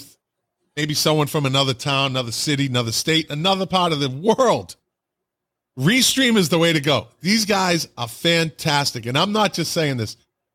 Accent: Boston, Massachusetts, United States; Growing up in Boston, I mean that is

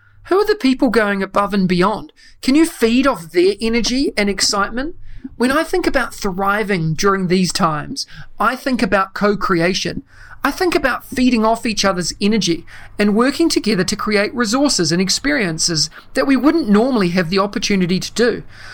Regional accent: New Zealand; my home country of New Zealand

